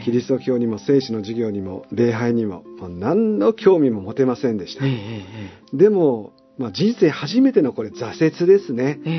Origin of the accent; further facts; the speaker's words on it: Yokosuka, Kanagawa, Japan; 私は1960年に神奈川県の横須賀市で生まれ育ちました。